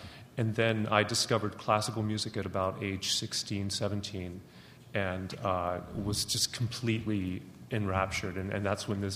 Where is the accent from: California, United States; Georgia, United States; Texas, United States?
Texas, United States; And we're from Southeast Texas. And to this day, I'm still the only one who's left.